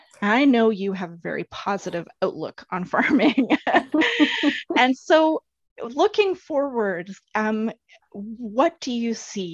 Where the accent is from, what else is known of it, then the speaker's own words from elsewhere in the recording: Vancouver, British Columbia, Canada; For example, I'm from Vancouver.